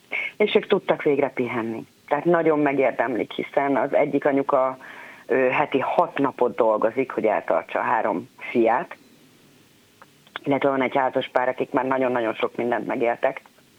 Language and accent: Hungarian; Szeged, Csongrád-Csanád, Hungary; Hát én Szegeden nőttem fel, 5 vagyunk testvérek.